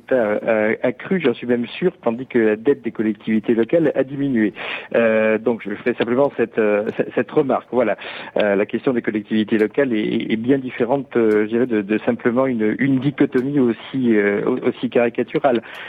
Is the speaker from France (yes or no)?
yes; France; La situation que l'on connaît chez nous en France